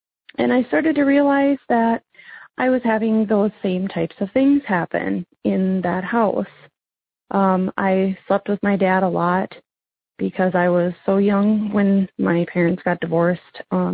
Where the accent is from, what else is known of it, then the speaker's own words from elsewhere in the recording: Minnesota, United States; I'm from Minnesota.